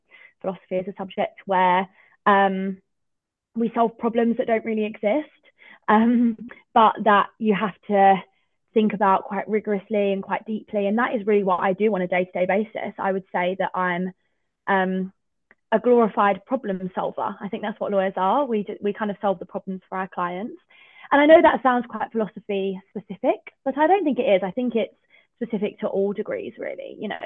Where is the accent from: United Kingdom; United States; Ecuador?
United Kingdom; East of England; I'm from Essex, so I was always going to apply to London firms.